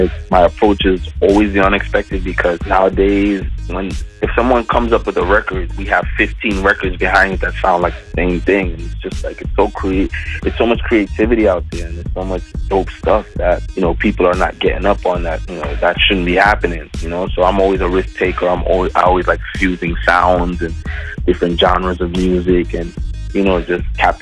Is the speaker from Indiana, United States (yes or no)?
no; Brooklyn, New York, United States; My mom and dad was born in Jamaica and raised, but I was born in New York, Brooklyn. So, you know, I'm coming from East Flatbush, where I'm from.